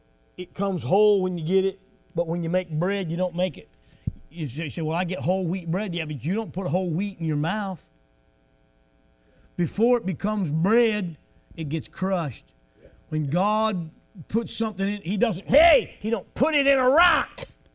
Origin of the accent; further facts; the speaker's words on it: United States; Listen, I love the fact that I'm an American.